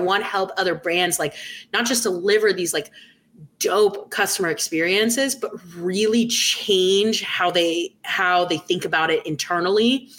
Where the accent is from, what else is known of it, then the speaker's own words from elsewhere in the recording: California, United States; I'm also from California. And so I'm so used to the mountains and trees all the time.